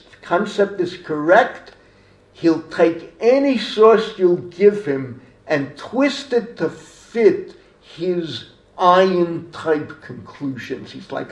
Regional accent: Bronx, New York, United States; Growing up in the Bronx, I can vouch that this probably happened 1,000 times over.

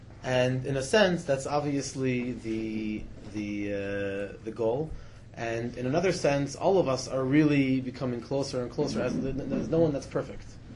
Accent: Toronto, Ontario, Canada; now in Israel; I'm originally from Toronto, and I'm supposed to be here for 4.5 years in Eretz Yisrael

